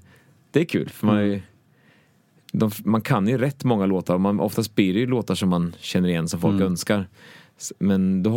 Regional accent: Sankt Anna, Östergötland, Sweden; Det är tacksam för att jag kommer från Östergötland faktiskt, för att det, ja, dels så älskar det att växa upp i Sankt Anna, för man är sånt lugn.

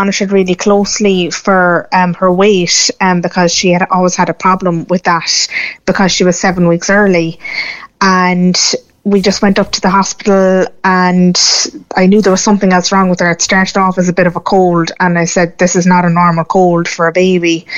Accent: Cork, Munster, Ireland; So we're from Cork originally.

